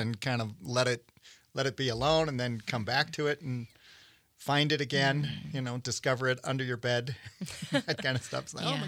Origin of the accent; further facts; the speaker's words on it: South Dakota, United States; Well, I grew up in South Dakota, but came out to go to Carroll Co